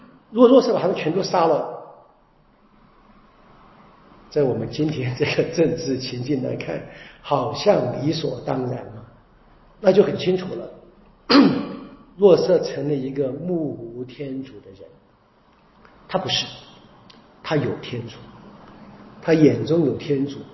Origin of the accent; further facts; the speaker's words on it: China; 我们中国人有那个话啊，说读圣贤书所学何事啊